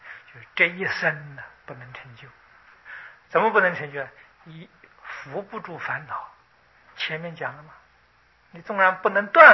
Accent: China

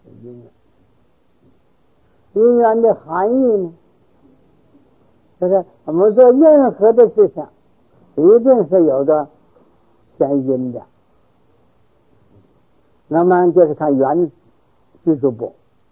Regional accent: China; 那现在日本人生活还很好，经济还很发达，我们中国人还是这么受苦。

